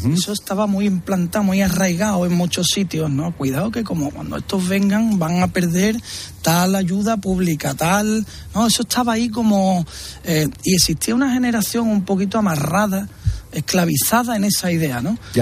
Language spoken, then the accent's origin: Spanish; Dos Hermanas, Andalusia, Spain; Los que somos de allí, yo soy de Dos Hermanas, criado, nacido y criado en Dos Hermanas